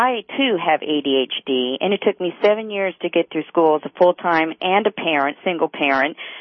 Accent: Springfield, United States; I'm from Springfield. We have the Dominic James case here.

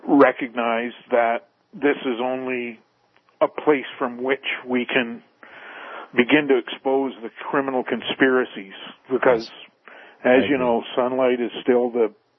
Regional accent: Canada; I'm a Canadian living in Canada. I'm not an American expat.

